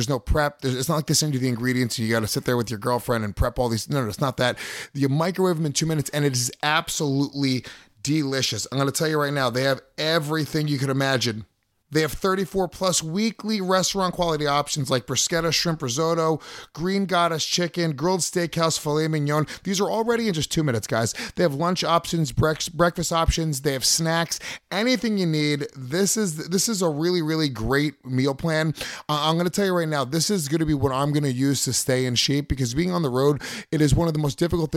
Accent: Paterson, New Jersey, United States; Doggy, I'm from Paterson, New Jersey.

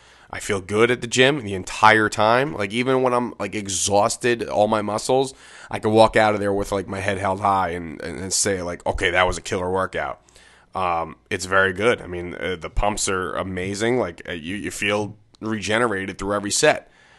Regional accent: New Jersey, United States; And I'm from New Jersey, so when I go into New York and I travel on these highways

